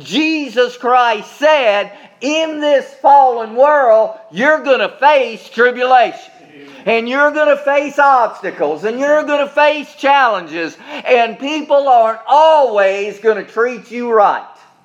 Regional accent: Charleston, South Carolina, United States; a United States Senator from my hometown in Charleston, South Carolina.

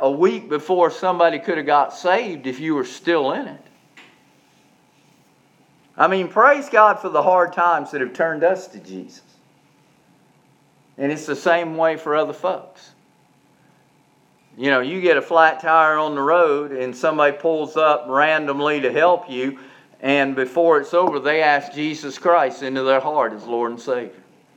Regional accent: Charleston, South Carolina, United States; Tell I'm from Charleston.

